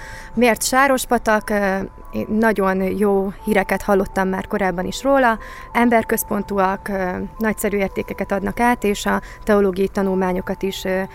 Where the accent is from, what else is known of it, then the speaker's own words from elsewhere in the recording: Zakarpattia Oblast, Ukraine; szintén Kárpátaljáról